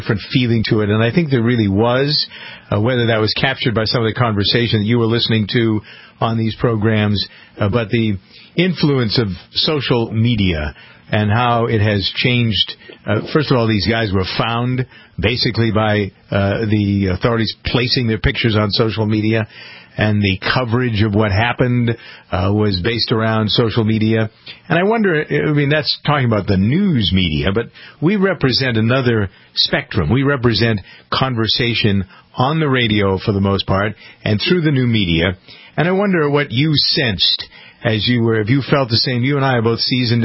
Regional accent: Boston, Massachusetts, United States; because I'm a Bostonian

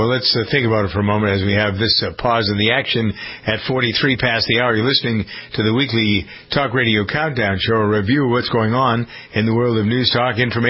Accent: Framingham, Massachusetts, United States; we even had it here in my hometown of Framingham

